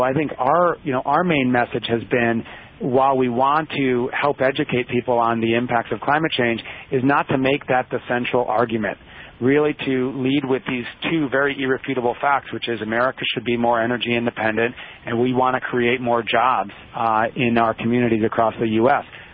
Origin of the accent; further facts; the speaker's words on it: Michigan, United States; You know, I'm from Michigan, and the Great Lakes, for example, have decreased in terms of the height of the lake